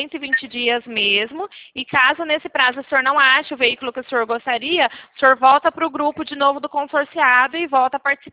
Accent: Brazil; Me apertei um pouco mais, porque eu sou brasileira, né? Não desisto nunca.

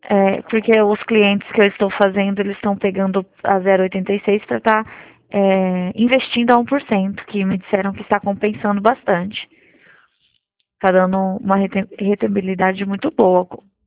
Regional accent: Dracena, São Paulo, Brazil; Eu sou de Dracena

